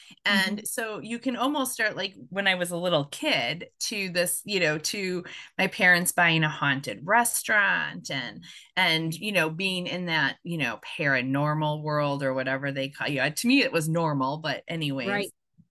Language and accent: English; Wisconsin, United States; So I'm from Wisconsin, right? I drive all the way to Lilydale.